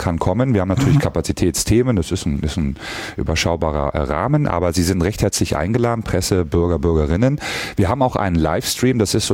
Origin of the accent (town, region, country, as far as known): Mecklenburg-Vorpommern, Germany; born or raised there